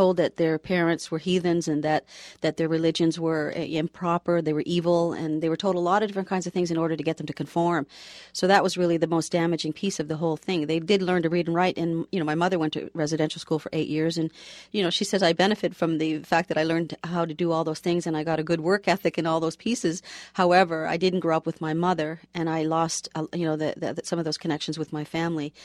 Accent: Toronto, Ontario, Canada; And a lot of the people that I grew up with were in the city. I grew up in Toronto

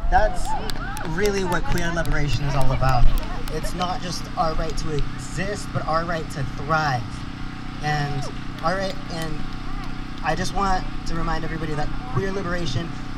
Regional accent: Eugene, Oregon, United States; growing up in Eugene, all we had was like this really shitty like liberal Pride in August.

